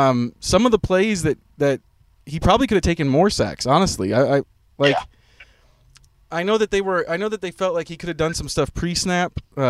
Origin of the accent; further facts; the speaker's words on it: Wisconsin, United States; I'm originally from Wisconsin, and my dad is a huge Badgers fan.